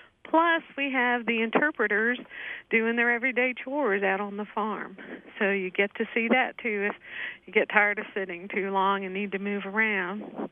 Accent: Pennsylvania, United States; And I know they say that different, but I'm from Pennsylvania, and that's how we say it.

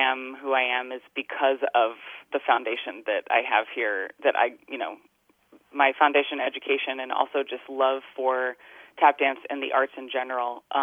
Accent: North Carolina, United States; what makes our experience growing up in North Carolina, those of us who were around at that time, very unique.

